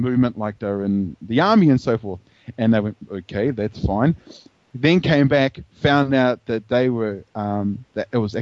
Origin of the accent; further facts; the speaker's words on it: New Zealand; I can't give it back because, like, I'm a Kiwi as well. So, you know, I can't be ragging on my own people.